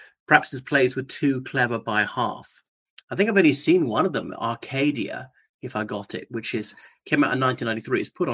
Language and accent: English; Ireland; from Ireland